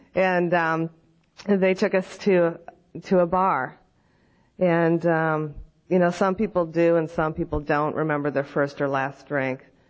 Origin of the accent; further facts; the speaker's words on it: Decorah, Iowa, United States; I was born and raised in Decorah, Iowa, which is in the northeastern corner of the state, real close to the Minnesota border. So I'm used to a lot of snow.